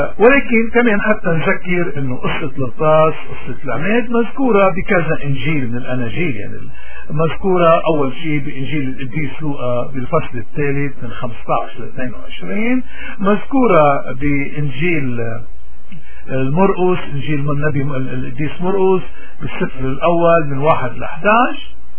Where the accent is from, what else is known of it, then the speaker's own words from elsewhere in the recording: Lebanon; نحن كلبنانيين عنا كتير عادات وتقاليد، لأنه بجبالنا خصوصا